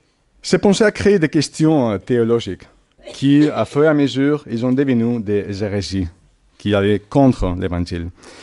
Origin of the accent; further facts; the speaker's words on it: Catalonia, Spain; French is a second language; Comme vous savez, moi je suis espagnol, et si on, nous sommes un peu plus spécifiques, je suis catalan.